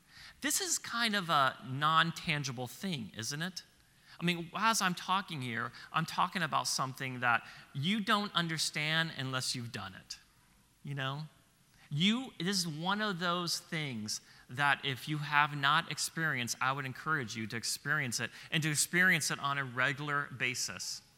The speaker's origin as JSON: {"language": "English", "region": "West Coast", "country": "United States", "said": "Now, I'm from the West Coast, the best coast."}